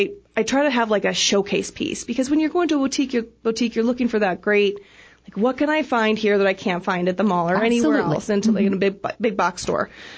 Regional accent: Prescott, Arizona, United States; I'm from Prescott, so I played downtown when I was little, and now I work downtown as an adult.

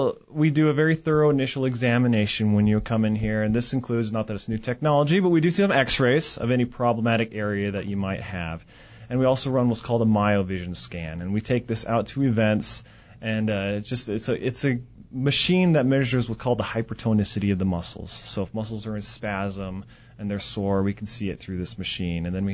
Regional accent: Idaho, United States; also born or lived in Montana, United States; We were in Montana, and then I grew up in Idaho.

